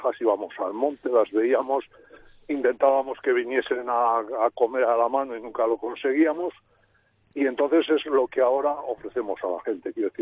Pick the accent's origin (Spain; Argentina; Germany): Spain; Bilbao, Basque Country; nosotros también somos urbanitas, quiero decir que nosotros aquí aparecimos, somos de Bilbo, y aquí aparecimos hace como 17 años.